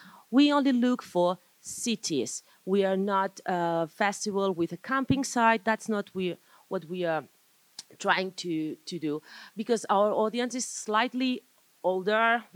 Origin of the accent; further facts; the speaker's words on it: Barcelona, Catalonia, Spain; English is a second language; I'm not Hungarian. I come from Barcelona